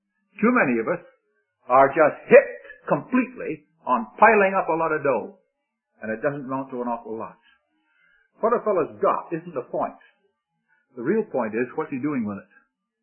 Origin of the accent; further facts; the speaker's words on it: Victoria, British Columbia, Canada; I came from Victoria, British Columbia. We used to play soccer out there.